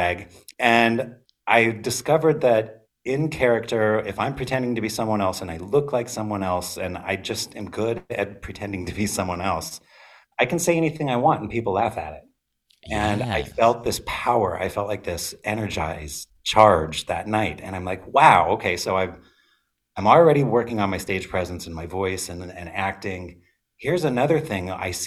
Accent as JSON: {"language": "English", "region": "Minnesota", "country": "United States", "tie": "born or raised there", "said": "my growing up in Minnesota, my mom would take me to go see Andrew Lloyd Webber musicals."}